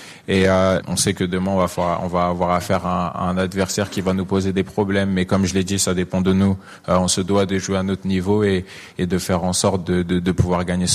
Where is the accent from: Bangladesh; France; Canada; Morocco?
France; En tant que Français, je le sais particulièrement.